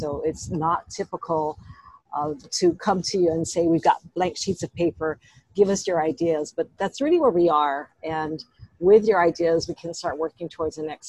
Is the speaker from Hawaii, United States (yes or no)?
yes; Pearl City, Hawaii, United States; I grew up in Pearl City, it's the same way.